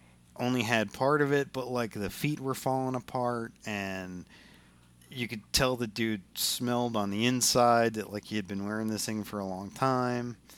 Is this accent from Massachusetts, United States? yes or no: no; New Jersey, United States; Because I'm from New Jersey and you lock your doors. Right? I'm not from Arkansas where, like, you leave your front door open when you go to work.